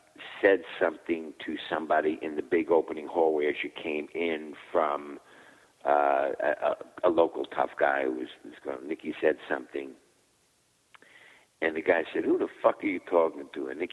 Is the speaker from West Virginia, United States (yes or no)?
no; New York, United States; I was a fighter from Hell's Kitchen and an ex-boxer.